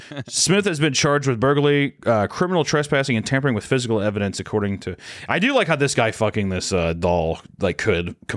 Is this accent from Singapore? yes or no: yes; Singapore; I'm from Singapore.